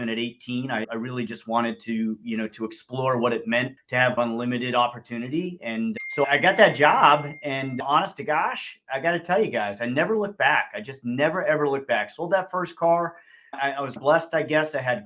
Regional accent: New Hampshire, United States; I grew up pretty conservative in New Hampshire with very conservative parents.

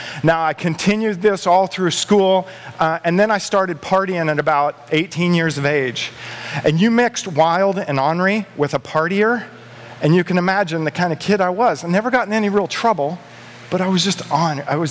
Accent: Dodge City, Kansas, United States; born there; So I was born in 1966 in Dodge City, Kansas.

